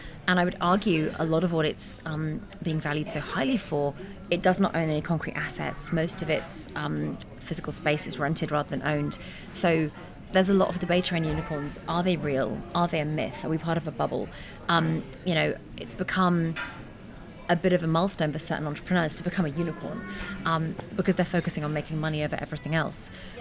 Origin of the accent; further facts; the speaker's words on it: London, United Kingdom; So I obviously am a Londoner, or like I'm British, but I'm also from London, and I've been working a lot in Silicon Valley for the last 10 years.